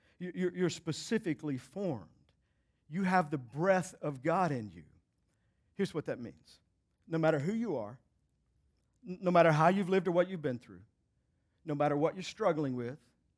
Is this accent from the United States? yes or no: yes; Texas, United States; sometimes I have certain phrases I say that I grew up in Texas, I got them from there.